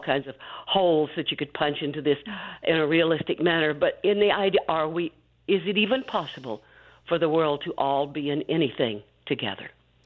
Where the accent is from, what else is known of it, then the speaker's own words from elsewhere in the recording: Texas, United States; Of course, carry a card with me that says I can read because I'm often asked to produce it, being from Texas.